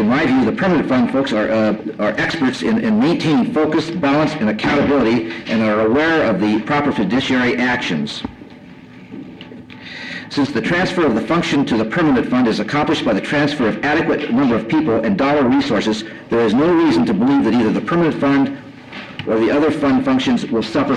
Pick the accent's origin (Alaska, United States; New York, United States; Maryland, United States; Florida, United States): Alaska, United States; Anchorage; I'm from Anchorage, Alaska. I've been a resident up here since 1966.